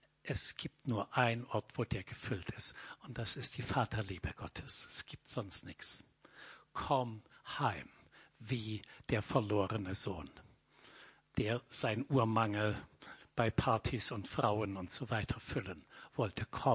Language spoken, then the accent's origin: German; Bavaria, Germany; Ich bin aufgewachsen in Mittelfranken in einem Dorf